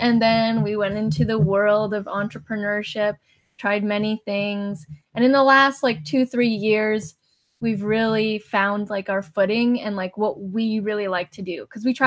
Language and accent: English; Vancouver, British Columbia, Canada; And we're from Vancouver, Canada, British Columbia, Canada.